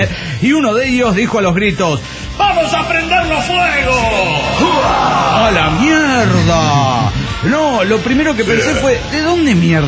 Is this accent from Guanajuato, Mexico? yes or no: yes; León, Guanajuato, Mexico; Sí, me los traje de mi tierra, León, Guanajuato.